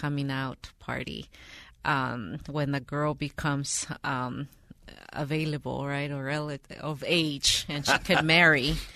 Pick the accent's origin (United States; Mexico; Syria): Mexico; moved away; for me, it's always a bittersweet experience when I go back to Mexico, because I feel happy to go back to my hometown and to revisit the place where I was born.